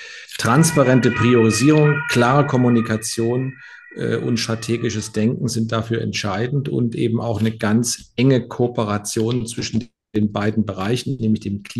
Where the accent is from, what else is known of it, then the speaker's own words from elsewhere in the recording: Dresden, Saxony, Germany; Diese Stadt ist nicht nur meine Heimatstadt